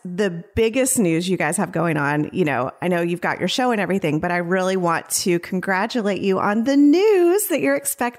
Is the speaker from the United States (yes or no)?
yes; Knoxville, Tennessee, United States; Here in Knoxville.